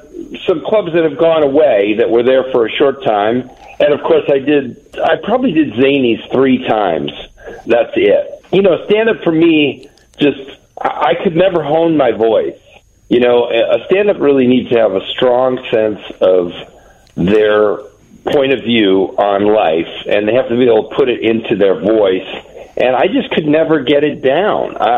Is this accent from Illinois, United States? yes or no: yes; Naperville, Illinois, United States; it was based on growing up in Naperville and the hippies who used to hang out under the bridge.